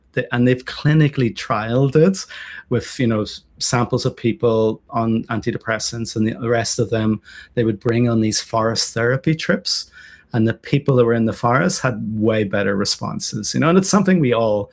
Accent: Ireland; now in Japan; I'm growing potatoes as an Irishman in Japan.

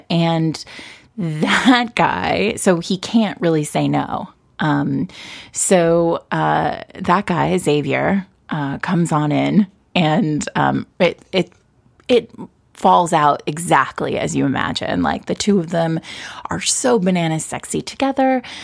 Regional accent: New York City, New York, United States; That's just me being a New Yorker.

